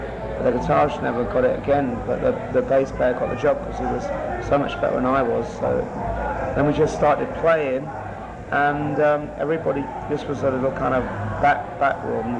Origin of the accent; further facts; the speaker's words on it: England, United Kingdom; I'm an Englishman, but England exploits Scotland and Wales and Ireland, of course.